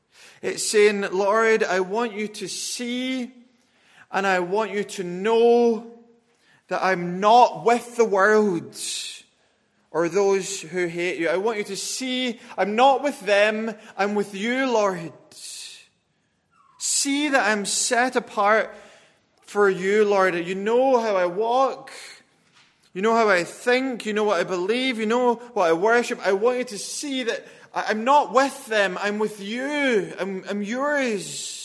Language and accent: English; Scotland, United Kingdom; I'm Scottish, but I'm not part of that.